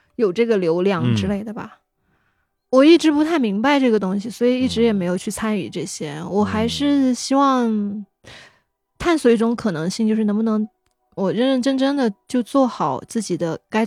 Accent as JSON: {"language": "Chinese", "region": "Yunnan", "country": "China", "said": "啊，我们云南人有一个天性乐观的一个东西"}